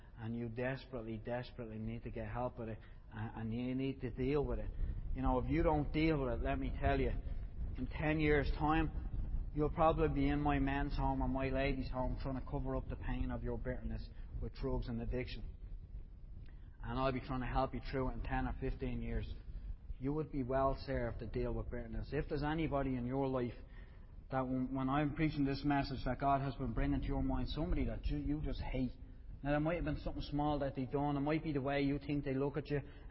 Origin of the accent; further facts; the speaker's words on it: Ireland; We're from Ireland, and like I said earlier, Irish people are bitter against the English for all sorts of stuff